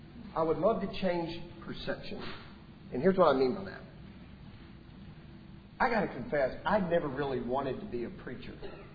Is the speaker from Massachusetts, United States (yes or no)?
no; Lubbock, Texas, United States; now in Gainesville, United States; I grew up in Lubbock.